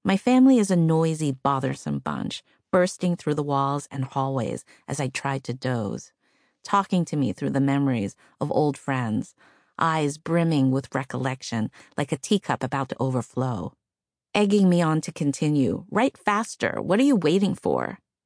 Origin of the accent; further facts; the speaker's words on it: Flushing, New York, United States; When I was a kid growing up in Flushing, Queens, before it became the new Chinatown, we used to come here nearly every week.